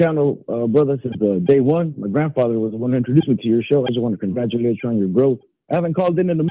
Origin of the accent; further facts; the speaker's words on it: California, United States; I'm from California, brother.